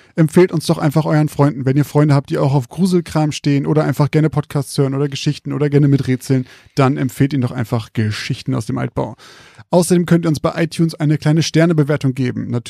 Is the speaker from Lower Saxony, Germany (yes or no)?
yes; Zeven, Lower Saxony, Germany; Und mein Heimatort, Zeven.